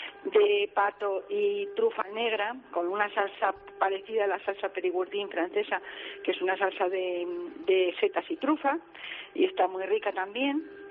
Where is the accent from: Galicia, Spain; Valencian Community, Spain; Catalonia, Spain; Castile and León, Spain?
Castile and León, Spain; el ajo carretero es un plato muy, muy, muy antiguo y muy tradicional de mi pueblo. Bueno, de la zona de Pinares, de Soria y Burgos.